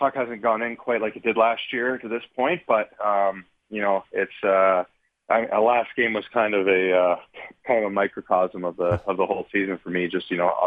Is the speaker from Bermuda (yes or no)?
no; Ontario, Canada; I'm from Ontario. I'm so close to here